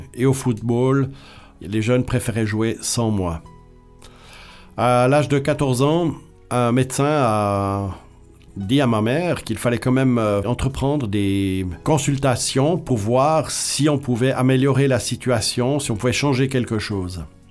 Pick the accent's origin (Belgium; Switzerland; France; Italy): Switzerland; j'habite en Suisse et j'ai grandi en Suisse.